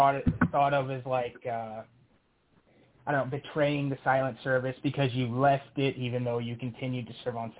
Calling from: Rock Island, Illinois, United States; I'm calling from Rock Island, Illinois.

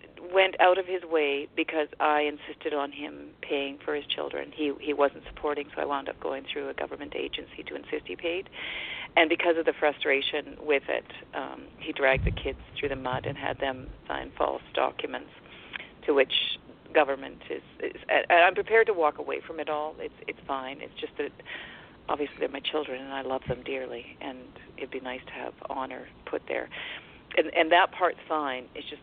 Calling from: Abbotsford, British Columbia, Canada; Vancouver area. I'm in Abbotsford, British Columbia.

